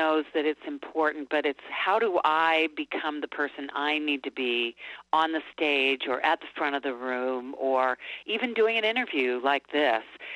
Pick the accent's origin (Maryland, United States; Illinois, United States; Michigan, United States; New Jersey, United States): Illinois, United States; I grew up in Illinois downstate